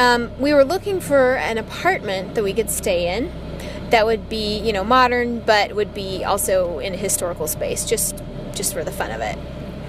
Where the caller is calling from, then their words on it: North Carolina, United States; I'm calling you from North Carolina.